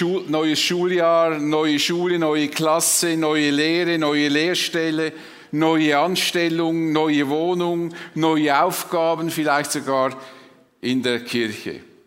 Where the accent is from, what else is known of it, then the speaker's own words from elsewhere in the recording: Switzerland; Das ist vielleicht für uns als Schweizer wie eine Selbstverständlichkeit.